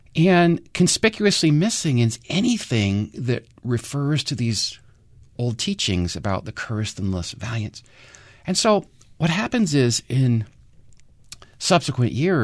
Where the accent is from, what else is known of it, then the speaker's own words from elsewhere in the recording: Maine, United States; And I grew up in Maine in the 1980s and I'm in high school